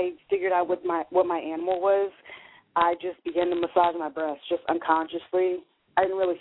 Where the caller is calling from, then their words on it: West Palm Beach, Florida, United States; Hi, Miss Blue. … I'm calling in from West Palm Beach.